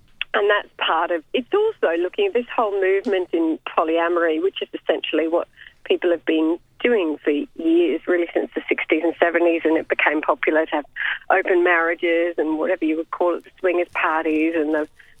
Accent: Brisbane, Queensland, Australia; actually after Melbourne I bring it to the Brisbane Festival in my hometown, which I'm so excited about.

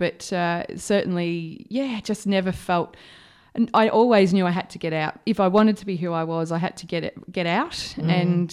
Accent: Epping, Victoria, Australia; I'm a Melbourne girl. I was born in suburbia in Epping, so very, very northern suburbs.

